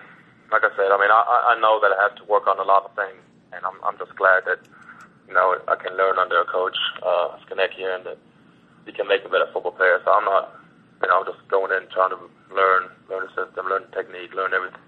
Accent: Düsseldorf, North Rhine-Westphalia, Germany; when I was about 14 years old, I started playing football in my hometown, Düsseldorf.

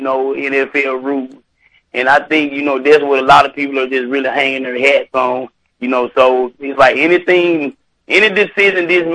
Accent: Tennessee, United States; I mean, I'm from Tennessee.

